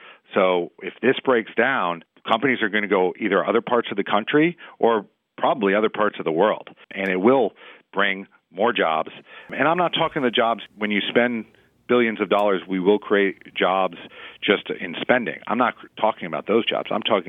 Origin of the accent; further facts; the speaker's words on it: Scranton, Pennsylvania, United States; I'm from Scranton.